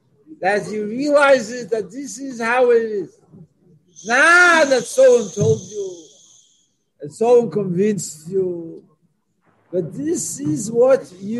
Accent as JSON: {"language": "English", "town": "Montreal", "region": "Quebec", "country": "Canada", "tie": "born or raised there", "said": "I remember I grew up in Montreal. I was a kid."}